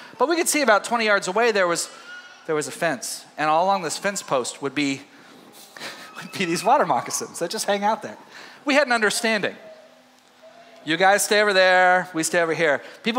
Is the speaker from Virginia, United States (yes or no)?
no; Texas, United States; I grew up in East Texas, as most of you know.